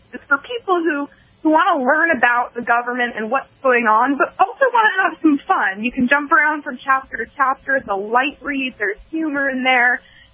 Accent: New Hampshire, United States; now in Texas, United States; I'm sort of a Texan. I've lived in Texas for the last couple of years, but I'm actually from New Hampshire originally.

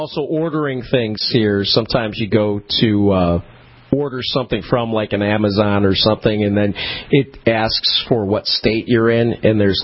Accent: Detroit, Michigan, United States; I come from Detroit, the town where they built car, where they invented the car.

